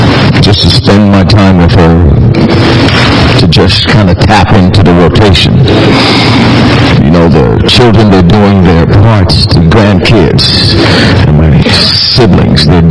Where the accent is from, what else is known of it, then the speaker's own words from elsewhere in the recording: U.S. Virgin Islands; Growing up in the Virgin Islands, and I have a lot of my Virgin Island friends here today